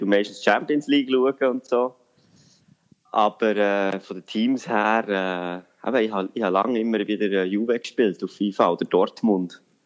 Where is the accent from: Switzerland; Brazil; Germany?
Switzerland; Bern; Und ich bin ja da im Seeland aufgewachsen, gerade in der Nähe von Lies.